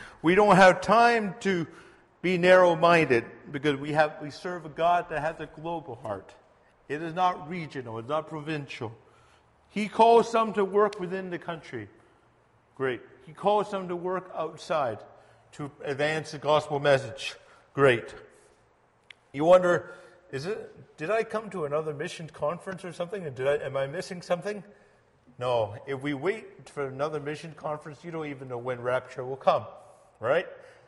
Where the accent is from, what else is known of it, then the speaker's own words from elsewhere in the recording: Calgary, Alberta, Canada; moved away; Yes, I came from Calgary. I was born and raised in Calgary. I moved to Toronto, where I graduated from Tyndale Seminary in 2003.